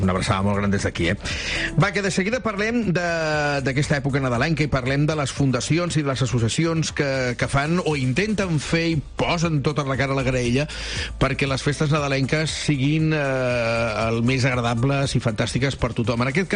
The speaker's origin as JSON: {"language": "Catalan", "region": "Catalonia", "country": "Spain", "said": "Jo sóc català"}